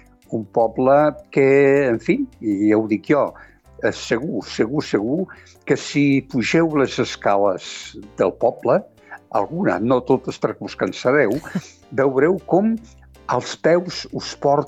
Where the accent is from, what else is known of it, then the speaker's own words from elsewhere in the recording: Mas de Barberans, Catalonia, Spain; jo sóc un masover que no em puc oblidar del meu poble, no em puc oblidar de la terra, del Montsià i del Baix Ebre. Jo sóc, en fi, entre Amposta, Tortosa i el Mas, i he viscut molts anys.